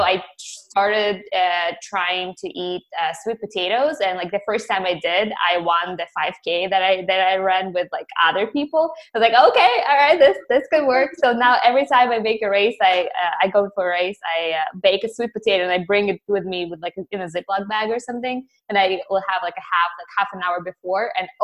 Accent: Ukraine; I'm from Ukraine

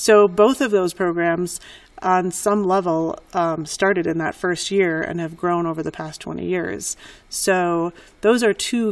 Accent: Minneapolis, Minnesota, United States; now in Albuquerque, United States; I'm from Minneapolis originally, and when I came here to New Mexico, loved it.

